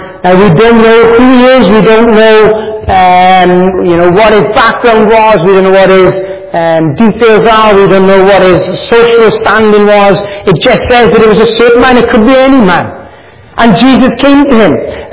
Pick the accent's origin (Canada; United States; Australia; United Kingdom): United Kingdom; I don't know, but I'm British, that's what we do, we queue.